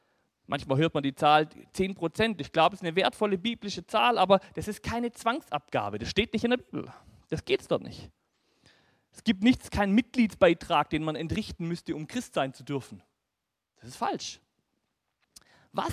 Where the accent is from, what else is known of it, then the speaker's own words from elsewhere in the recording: Baden-Württemberg, Germany; für mich als Schwabe ein bisschen tragisch